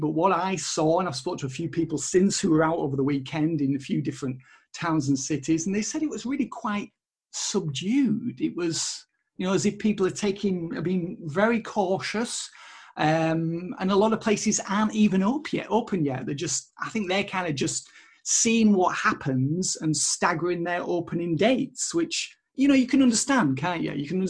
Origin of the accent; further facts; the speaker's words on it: Kendal, North West England, United Kingdom; I was in my hometown of Kendal on Saturday